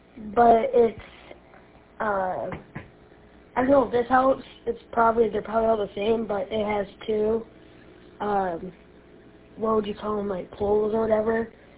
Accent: Michigan, United States; I said the yes, I am from Lapeer County.

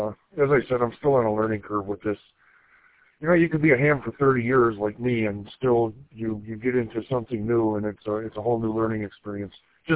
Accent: Gladwin, Michigan, United States; I'm from Gladwin here, from an HD.

